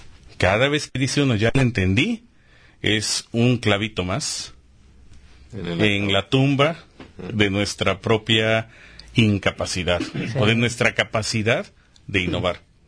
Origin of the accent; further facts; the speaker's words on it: Mexico; Lo que ha pasado es que como cultura mexicana nos gusta seguir.